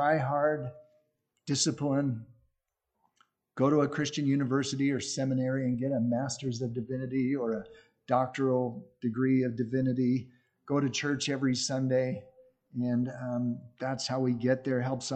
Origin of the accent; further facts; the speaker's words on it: Oregon, United States; well, I'm originally from Southern Oregon and my wife's from St. Paul, Minnesota, but all of our parents have passed away.